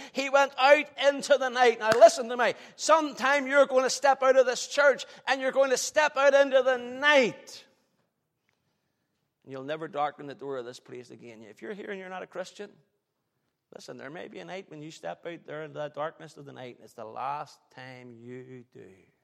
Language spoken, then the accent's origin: English; United Kingdom; We're British people.